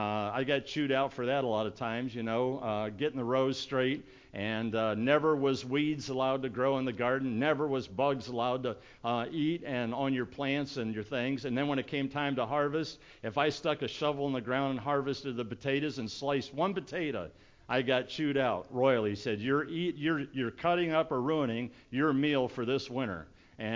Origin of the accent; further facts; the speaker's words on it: Ohio, United States; And so all the years that I grew up there in Ohio, we lived on an acre of ground.